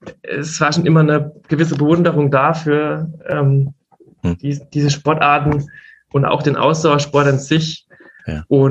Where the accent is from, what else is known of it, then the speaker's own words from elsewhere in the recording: Mudau, Baden-Württemberg, Germany; Genau, ich komme aus Mudau im Odenwald. Das ist im Neckar-Odenwald-Kreis, in der Nähe von Mosbach und Heidelberg. Bin da auch sehr heimatverbunden, bin quasi in unserem kleinen Dorf groß geworden